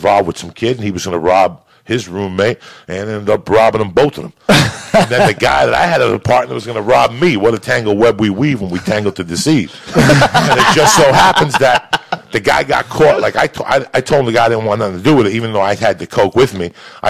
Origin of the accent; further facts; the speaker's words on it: Cuba; English is a second language; now in United States; No, I'm not about being Cuban, but my big thing was to be an American.